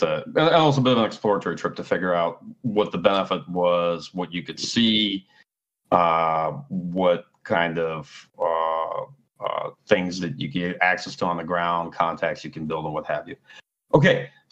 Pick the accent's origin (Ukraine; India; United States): Ukraine; I'm originally from the Soviet Union, I'm originally from Ukraine, for those who don't know. And so I speak Russian pretty well, and I understand Ukrainian reasonably well.